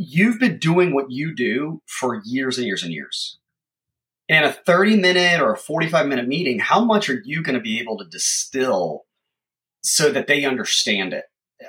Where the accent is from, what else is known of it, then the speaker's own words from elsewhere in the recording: the South, United States; One, I grew up in the South, and there are certain social norms you follow.